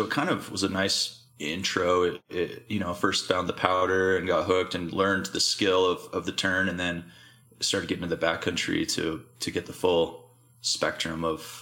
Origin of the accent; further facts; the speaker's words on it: Salt Lake City, Utah, United States; I grew up in Salt Lake City, Utah, and good Mormon family.